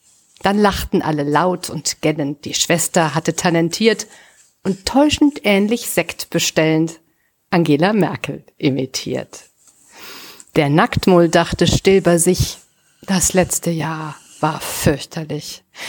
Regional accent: Rhineland, Germany; als Rheinländerin kann ich nur sagen, ja, mit feiern oder ein langes Gesicht machen.

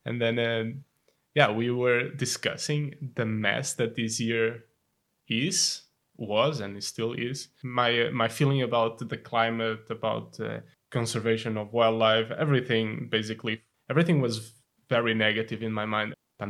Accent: Portugal; English is a second language; moved away as an adult; now in Belgium; So yeah, I come from Portugal. I'm 30 years old. But the reason that brought me like to Belgium was like purely accidentally, just as an engineer, road designer.

